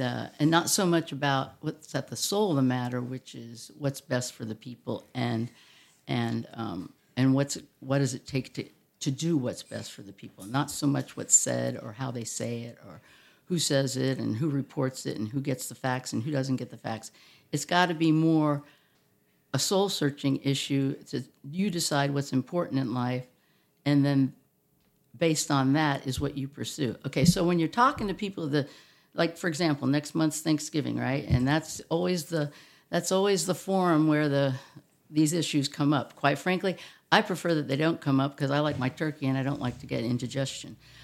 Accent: Virginia, United States; I grew up in Northern Virginia, mostly. I was an Army brat, so I moved around a lot and saw a lot of different places, a lot of different people.

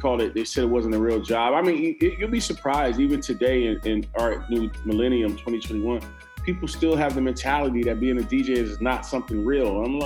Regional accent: New Jersey, United States; Grew up in Jersey, and I was running throughout New York City and coming, you know, back and forth.

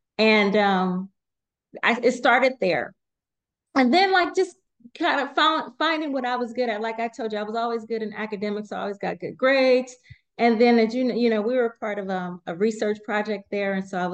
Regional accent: California, United States; we're both from California

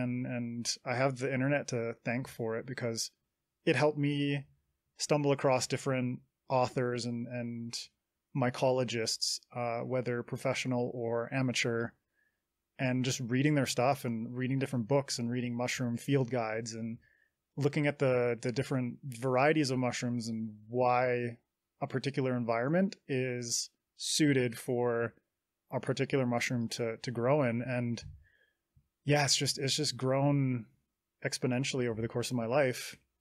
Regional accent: British Columbia, Canada; most of it stems from childhood, growing up on the West Coast in British Columbia.

